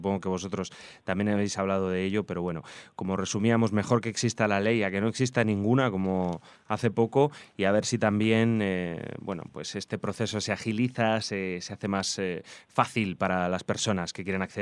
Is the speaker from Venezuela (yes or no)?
no; Spain; Como ciudadano español